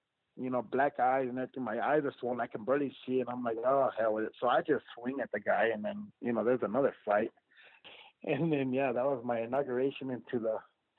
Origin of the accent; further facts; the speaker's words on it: El Paso, Texas, United States; And I told them, you know, I'm from El Paso.